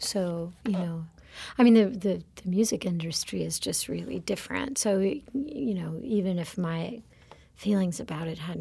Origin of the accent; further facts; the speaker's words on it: North Carolina, United States; I'm from North Carolina.